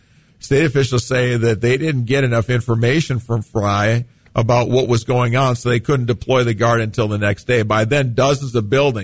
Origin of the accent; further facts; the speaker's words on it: Mankato, Minnesota, United States; I grew up in Mankato and I was a teacher there and I'm a small town guy.